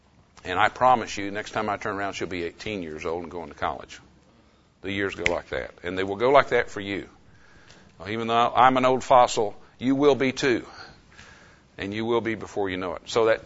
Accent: Oklahoma City, Oklahoma, United States; A little bit of biography. I grew up here in Oklahoma City.

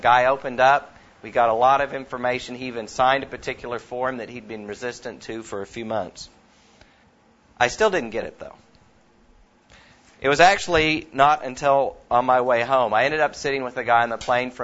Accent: New Zealand; When I was growing up in New Zealand, all the hedges were made out of a prickly, nasty, thorny bush called gorse.

